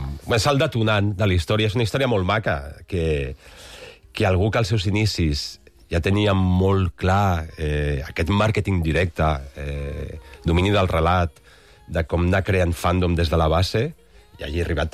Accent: Gelida, Catalonia, Spain; com jo sóc de Gelida, que és el poble del costat

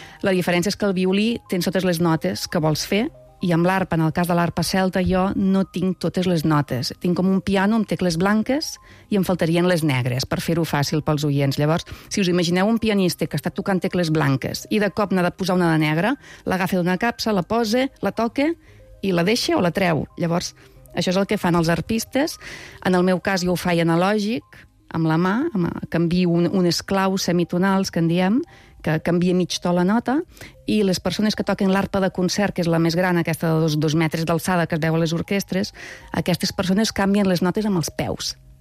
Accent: L'Espluga de Francolí, Catalonia, Spain

